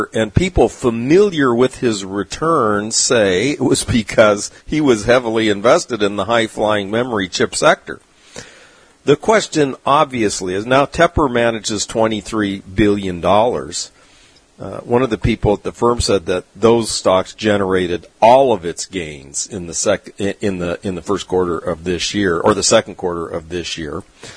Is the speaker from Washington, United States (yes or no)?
no; Point Loma, California, United States; born or raised there